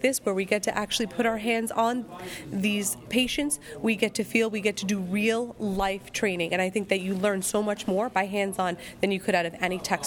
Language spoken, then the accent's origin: English; New York, United States; I'm here from Suffolk County, Long Island, New York.